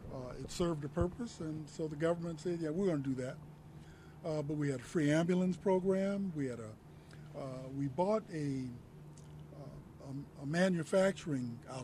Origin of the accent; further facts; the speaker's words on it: Los Angeles, California, United States; I grew up initially in Watts on 120th and Wadsworth, okay.